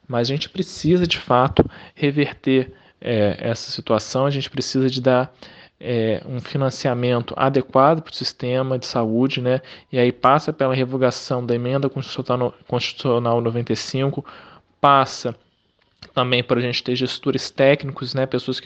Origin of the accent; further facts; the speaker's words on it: Rio de Janeiro, Brazil; Nós que somos do Rio de Janeiro, nós sabemos disso.